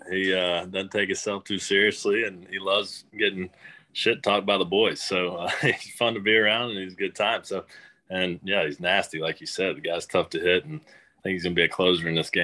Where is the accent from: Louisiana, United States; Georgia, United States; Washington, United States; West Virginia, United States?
Georgia, United States; Athens; I grew up just outside of Athens, Georgia.